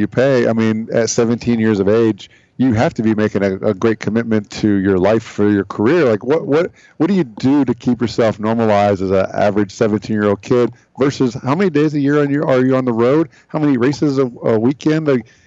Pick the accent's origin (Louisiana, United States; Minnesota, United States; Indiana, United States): Indiana, United States; Growing up in Indiana, I know the greatest spectacle of sports because I've been there.